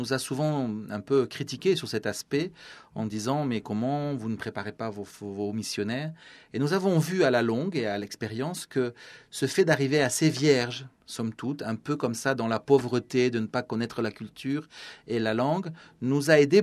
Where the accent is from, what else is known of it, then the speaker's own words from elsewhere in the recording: France; Moi, je suis français, je travaille au Moyen-Orient.